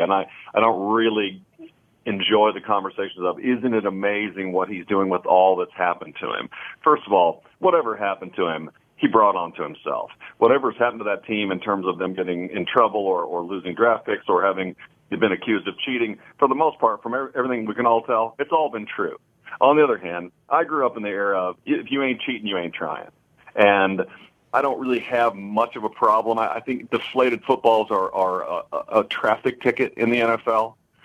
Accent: Kansas City, United States; now in Dallas, United States; while I've been here 25, almost 30 years in Dallas, I grew up in Kansas City

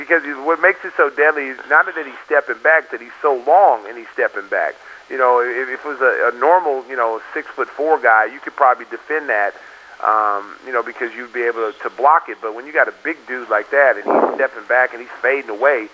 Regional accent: Lawton, Oklahoma, United States; I send a shout-out to all my hometown people in Lawton, Oklahoma, and I still keep my Oklahoma roots strong.

